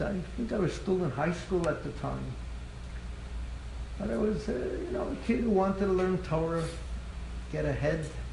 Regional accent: Bronx, New York, United States; I grew up in the Bronx. There were 1 million Jews in the Bronx when I grew up.

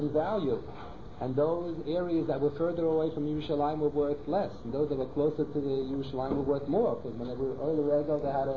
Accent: Scranton, Pennsylvania, United States; born there; I was born in Scranton.

